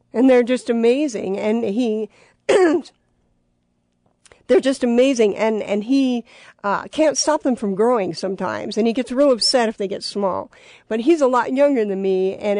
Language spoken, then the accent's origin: English; Tucson, Arizona, United States; now in Colorado Springs, United States; Oh, that's a loaded question, but mostly Tucson, Arizona.